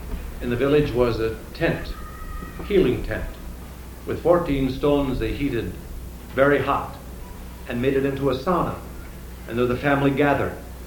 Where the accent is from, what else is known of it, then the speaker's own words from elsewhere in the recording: North Dakota, United States; I became a Sioux Indian. I came from North Dakota, my brothers.